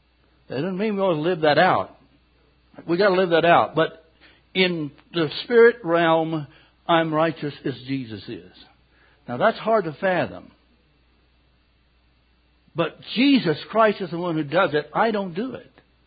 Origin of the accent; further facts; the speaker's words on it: Kentucky, United States; Some of you don't know I'm from Kentucky, but anyway.